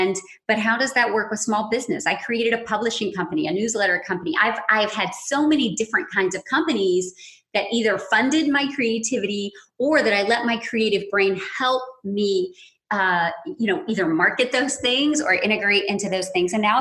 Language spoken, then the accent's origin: English; the South, United States; well, I'm a Southern girl.